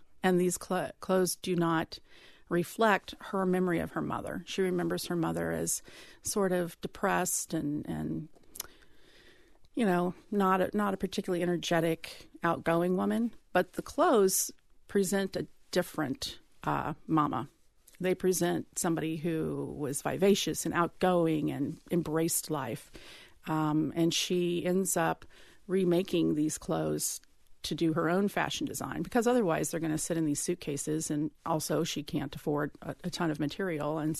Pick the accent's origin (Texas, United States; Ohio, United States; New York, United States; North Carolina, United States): Ohio, United States; Centerville; Yes, I grew up in Centerville.